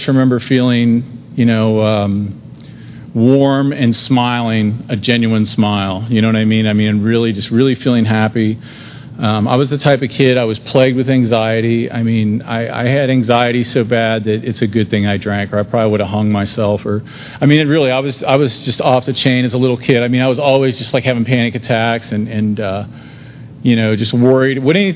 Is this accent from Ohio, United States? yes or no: yes; Loveland, Ohio, United States; I grew up in Loveland, Ohio, which is a suburb of Cincinnati, and it's kind of like Lakeland, I guess.